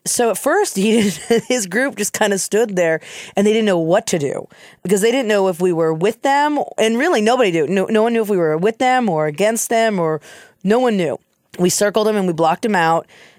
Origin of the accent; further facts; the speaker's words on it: Wyoming, United States; I was laughing at points that were hysterical to me because I was from Wyoming